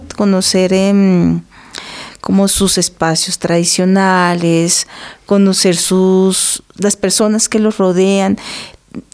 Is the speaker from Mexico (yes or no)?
no; Colombia; la idea de lo que nos constituye como colombianos.